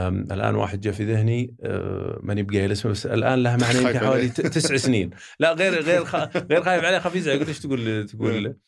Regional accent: Saudi Arabia; نتأكد أنه ما في أحد يستخدمني أنا لأني أنا سعودي

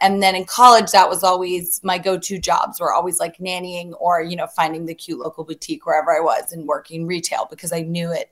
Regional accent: Atlanta, Georgia, United States; So I am a Southern girl. I am from

